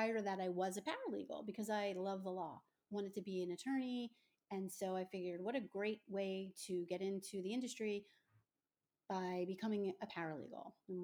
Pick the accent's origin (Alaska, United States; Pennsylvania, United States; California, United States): Pennsylvania, United States; Philadelphia; I am from Philadelphia, Pennsylvania. Shout out to anybody from Philly or surrounding areas. I was born in South Philadelphia